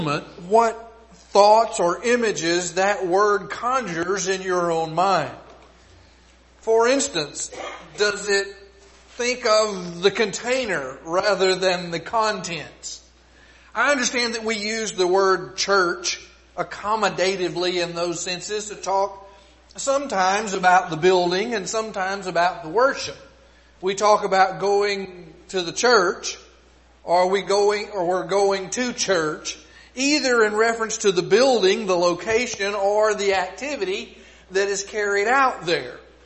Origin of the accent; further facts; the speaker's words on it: Texas, United States; But the good news is, as a Texan, I can say the good news is I'm not sweating and no mosquitoes are biting me